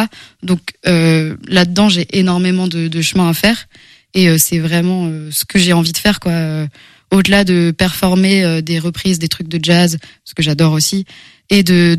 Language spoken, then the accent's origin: French; Angers, Pays de la Loire, France; parce que du coup j'ai grandi à Angers